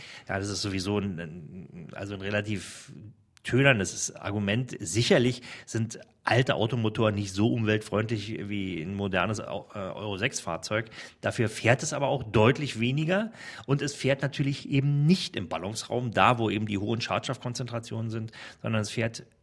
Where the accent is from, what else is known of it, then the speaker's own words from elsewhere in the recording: Berlin, Germany; man geht natürlich als Berliner nicht sofort dahin, man wartet es erstmal ab.